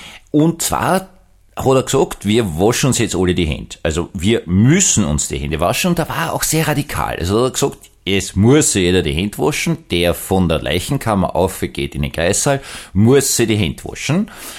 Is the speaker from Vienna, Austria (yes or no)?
yes; Vienna, Austria; ich bin Wiener.